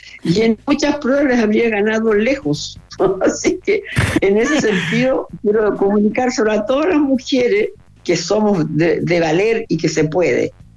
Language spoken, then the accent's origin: Spanish; Chile; porque así somos los chilenos, pues demolemos todo lo que se nos ocurre.